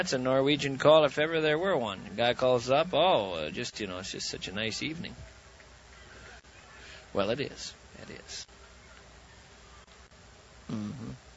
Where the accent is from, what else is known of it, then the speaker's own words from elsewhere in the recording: Minnesota, United States; Growing up in Minnesota, you know, with a German background